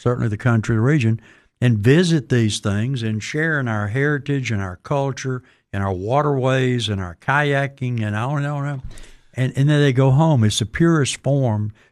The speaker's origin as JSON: {"language": "English", "region": "Mississippi", "country": "United States", "said": "When I'm from Mississippi."}